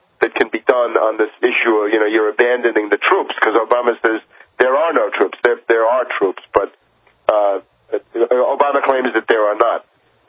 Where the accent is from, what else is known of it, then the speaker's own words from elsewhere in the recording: United States; As an American, you are confronted what this regime is doing in your name with your tax money